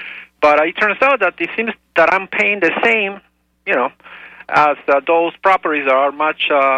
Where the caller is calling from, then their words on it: Tampa, Florida, United States; I'm calling from Tampa.